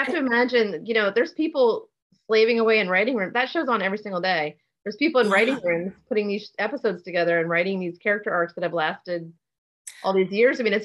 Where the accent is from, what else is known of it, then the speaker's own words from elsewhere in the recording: Florida, United States; So it's like winter sort of not like, but I grew up in Florida. So winter was sort of like, oh, it's 60 degrees and it's freezing.